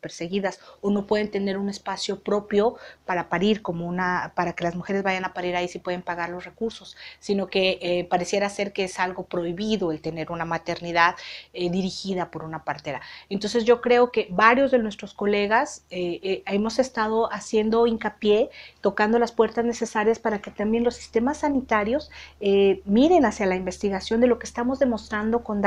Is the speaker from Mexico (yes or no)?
yes; Mexico; un despertar que tenemos que hacer como mexicanos y mexicanas